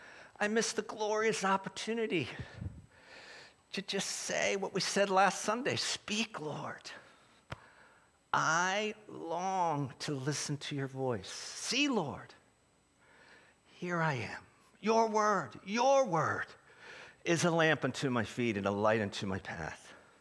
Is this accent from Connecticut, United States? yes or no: no; Philadelphia, Pennsylvania, United States; because I'm from Philadelphia, and it's really, and the suburbs are just metro of the city